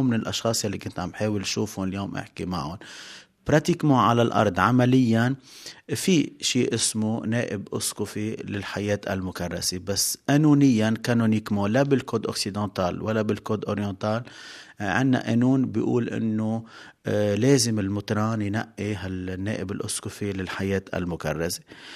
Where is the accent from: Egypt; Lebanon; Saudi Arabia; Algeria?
Lebanon; عرف أنه أنا من لبنان